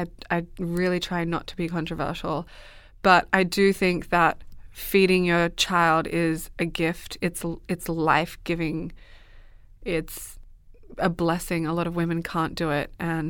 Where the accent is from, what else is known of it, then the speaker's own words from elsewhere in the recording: Australia; I'm from Australia, so I was breastfeeding in public when we had our son.